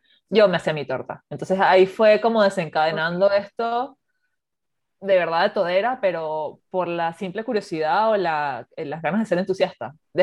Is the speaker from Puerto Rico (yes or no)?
no; Maracay, Aragua, Venezuela; now in Argentina; Yo soy de Maracay, del estado de Aragua.